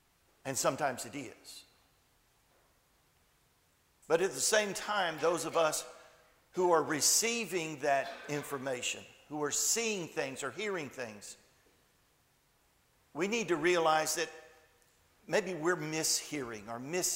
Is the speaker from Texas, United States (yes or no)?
yes; Port Lavaca, Texas, United States; Port Lavaca is my hometown. This is my home congregation. I was baptized right behind me.